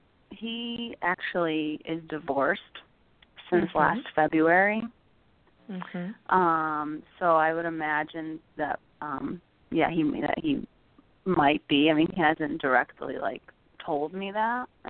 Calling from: Connecticut, United States; I'm calling from Connecticut.

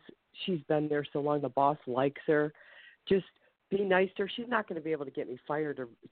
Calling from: Ohio, United States; I'm calling from the state of Ohio.

